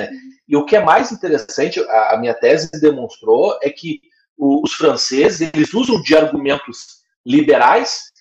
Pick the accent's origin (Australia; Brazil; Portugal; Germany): Brazil; eu como brasileiro, né, eu me senti estrangeiro lá.